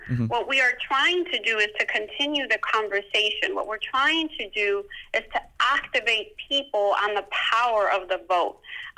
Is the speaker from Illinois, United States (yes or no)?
yes; Chicago, Illinois, United States; we grew up poor in Chicago.